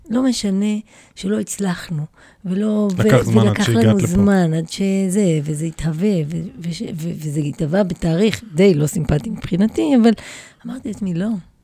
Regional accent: Ein Iron, Haifa District, Israel; born there; נולדתי בעין עירון, במושב בעין עירון, ליד...

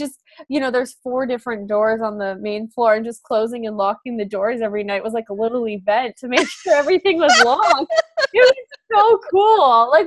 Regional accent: Manitoba, Canada; moved away as an adult; now in Vancouver, Canada; When I moved from Manitoba, where I grew up, to Vancouver, that was one of the biggest changes I've ever made in my life

